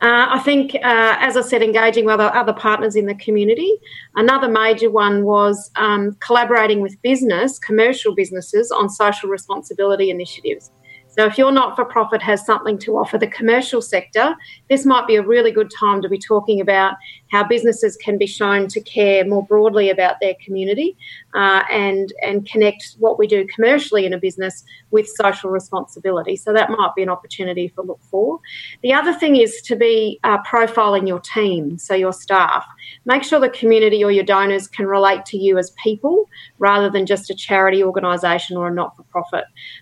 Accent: Australia; just part of being Australian, actually.

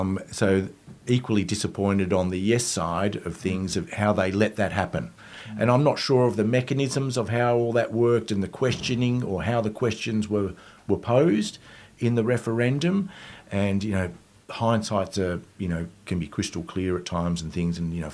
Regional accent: England, United Kingdom; moved away; You know, I'm a whitey, and I came out from England in 1971.

